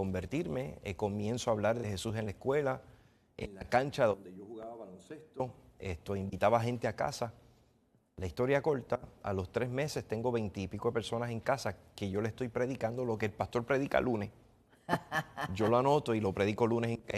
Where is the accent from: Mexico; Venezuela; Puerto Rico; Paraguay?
Puerto Rico; Vieques; first language English; also born or lived in California; Yo me crié en Vieques, Puerto Rico.